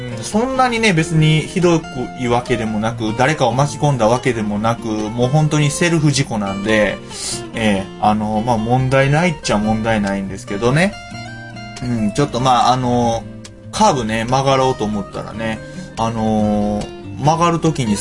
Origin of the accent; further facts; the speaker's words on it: Kansai, Japan; 僕ね、関西人なんですよ。近畿。関西出身で、関西住みで、まあ、国外に出たことのない人間なんですね。